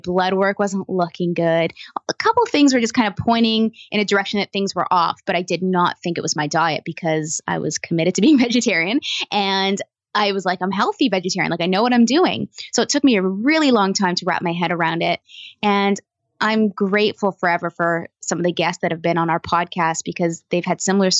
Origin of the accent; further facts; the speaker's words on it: Toronto, Ontario, Canada; There's a lot of green space in Toronto. Don't get me wrong. I was born and raised there. That's my hometown.